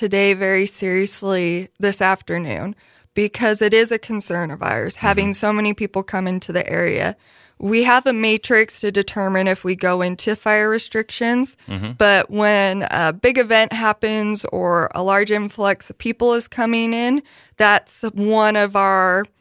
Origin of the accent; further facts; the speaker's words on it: the West, United States; Because that's definitely part of something growing up in the West that we learn